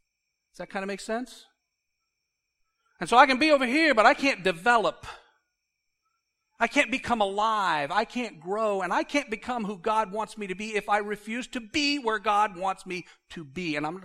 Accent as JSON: {"language": "English", "country": "United States", "said": "As an American, I was really brought up that way."}